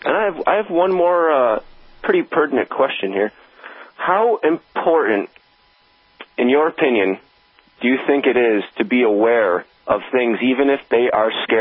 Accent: Rome, New York, United States; born there; I was born in Rome, New York. I guess you could call me a millennial. I'm turning 28 this September

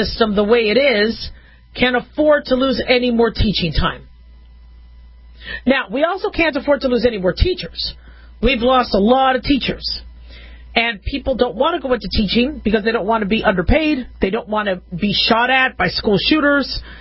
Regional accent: Arizona, United States; when I grew up in Maricopa County, Arizona, they made us go out into the desert and learn how to survive in the desert.

